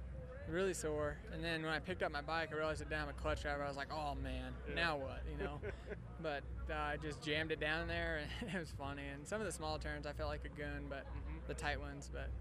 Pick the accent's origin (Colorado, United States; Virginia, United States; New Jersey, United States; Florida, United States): Colorado, United States; I grew up here in Colorado. I rode this track on 50s and 60s, and all my family and friends were here.